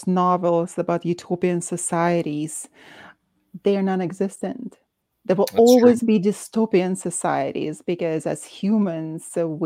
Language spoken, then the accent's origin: English; Canada; I can't even vote for you because I'm a Canadian